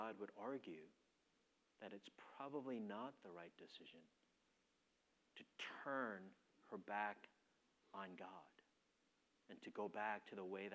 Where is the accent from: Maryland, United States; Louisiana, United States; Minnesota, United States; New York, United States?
Minnesota, United States; now in Texas, United States; And I grew up in Minnesota. My wife is from Chicago, and so we're like Midwestern people.